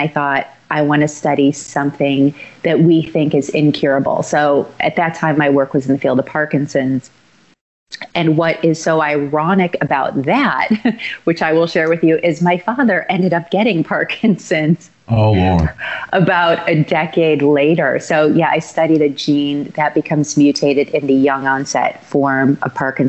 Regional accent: Chicago, Illinois, United States; I grew up in Chicago and went to high school in Barrington. So it's a northwest suburb of the city. So 45 minutes northwest of Chicago. So born and raised in Chicago, grew up showing horses

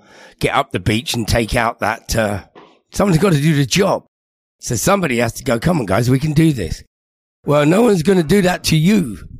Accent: Harrow, London, United Kingdom; now in Kensington and Chelsea, United Kingdom; In Harrow, which sounds really lovely.

